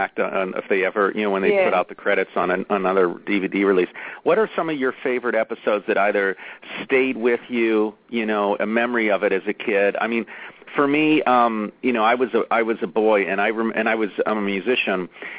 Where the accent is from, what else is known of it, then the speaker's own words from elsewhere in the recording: Pittsburgh, Pennsylvania, United States; She's from my hometown in Pittsburgh.